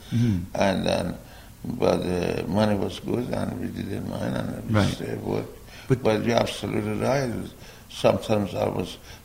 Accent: Iran; now in United States; I'm from Iran.

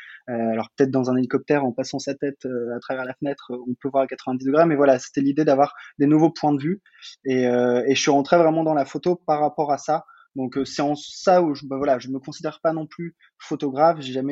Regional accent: Lille, Hauts-de-France, France; also born or lived in Marseille / Paris; now in Bordeaux, France; J'ai 30 ans, bientôt 31 d'ailleurs, dans 8 jours. J'habite Bordeaux, je suis originaire de Lille, j'ai fait mes études à Marseille, je suis passé par Paris et donc là on est actuellement à Bordeaux

